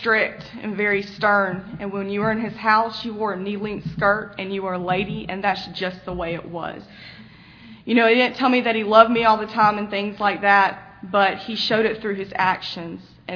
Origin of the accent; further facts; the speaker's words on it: Bamberg, South Carolina, United States; born there; So I was born on November the 9th, 1988 in Bamberg, South Carolina.